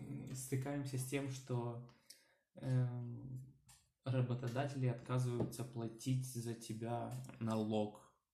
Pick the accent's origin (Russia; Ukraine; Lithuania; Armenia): Ukraine; Мы сами из Украины.